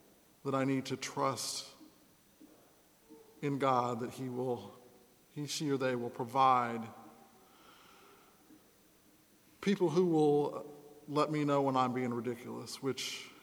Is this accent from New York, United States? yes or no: no; Urbana-Champaign, Illinois, United States; My experience at the UN ended up earning me an invitation back to my hometown at the University of Illinois at Urbana-Champaign, where I gave the keynote speech and did a workshop.